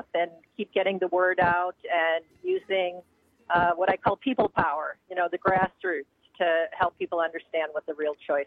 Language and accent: English; Chippewa Falls, Wisconsin, United States; Yeah, when I was a kid growing up in Chippewa Falls, I just never could have imagined that I would be fighting the richest man in the world to protect justice in Wisconsin